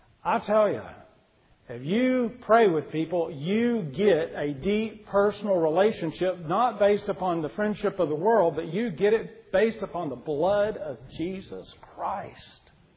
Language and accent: English; Tyler, Texas, United States; This last year, a person passed that was in our church in Tyler growing up, Brother Malone.